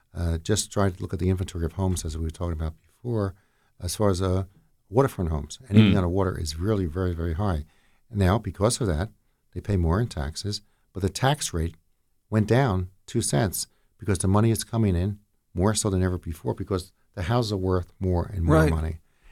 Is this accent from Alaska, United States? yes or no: no; New Jersey, United States; now in Ocean County, United States; I came from North Jersey. I didn't say I'm from Jersey City or Hudson County. I came here and said